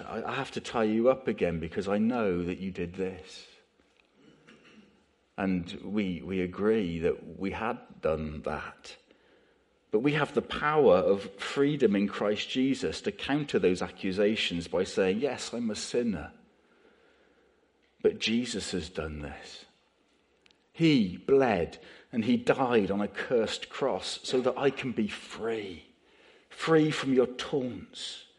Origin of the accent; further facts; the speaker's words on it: Bradford-on-Avon, South West England, United Kingdom; I used to know a man when I was growing up in Bradford-on-Avon.